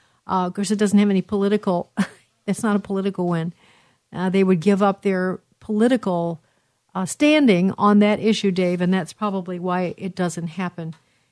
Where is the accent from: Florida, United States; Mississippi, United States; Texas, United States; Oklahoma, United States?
Oklahoma, United States; My hometown in eastern Oklahoma has more medical marijuana dispensaries than any other type of business